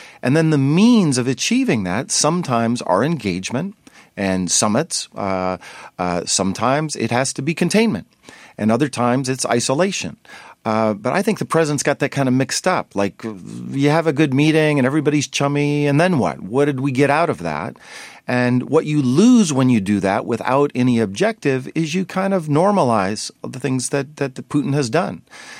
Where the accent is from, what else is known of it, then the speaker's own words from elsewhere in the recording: United States; You know, I was deeply offended by that personally, just as an American, not as a Democrat or Republican, but as an American